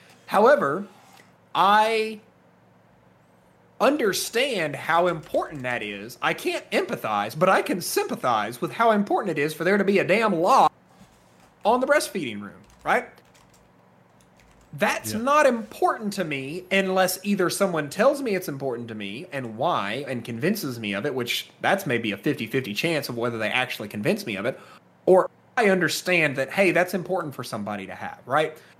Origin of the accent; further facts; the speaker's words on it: the South, United States; I am someone who was born and raised in the South, right?